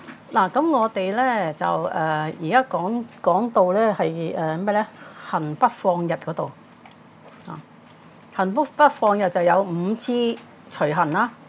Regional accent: China; 我哋中國人成日講痛苦啊，但佛教講嘅苦係好苦嘅

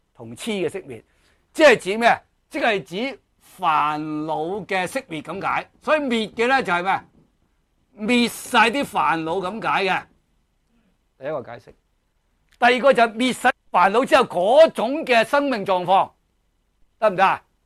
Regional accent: China; 因为我哋中国人比较少接触中期同后期嘅中观师嘅。

